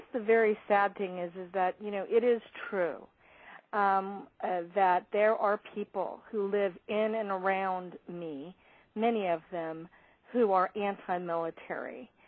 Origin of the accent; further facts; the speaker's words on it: Fairfield, California, United States; I was born and raised here in Fairfield, California, which is home to Travis Air Force Base.